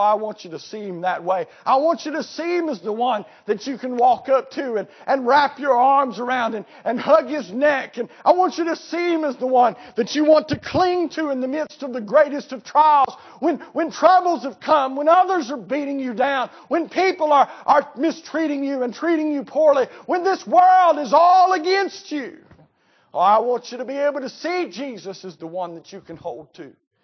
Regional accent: Kentucky, United States; I mean, I grew up in Eastern Kentucky, and I grew up in a part of the world where there was a basketball goal nailed over the door of every barn door in that part of the world

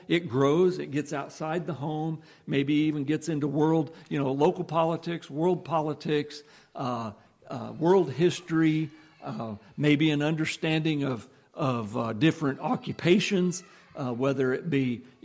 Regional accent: Nebraska, United States; growing up in Nebraska, where cows outnumber people 7 or 8 to 1, you see a lot of cows.

